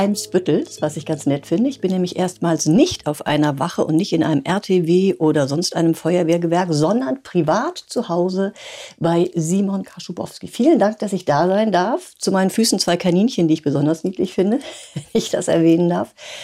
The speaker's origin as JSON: {"language": "German", "region": "Hamburg", "country": "Germany", "said": "Jetzt bin ich ja auch Hamburgerin."}